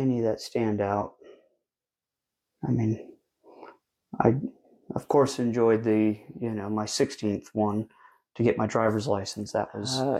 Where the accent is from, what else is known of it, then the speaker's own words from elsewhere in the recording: Evergreen, Colorado, United States; I grew up in Evergreen, Colorado.